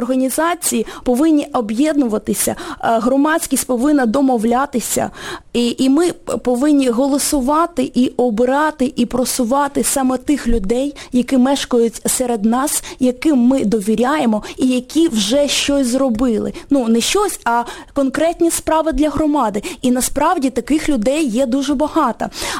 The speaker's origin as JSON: {"language": "Ukrainian", "region": "Kyiv", "country": "Ukraine"}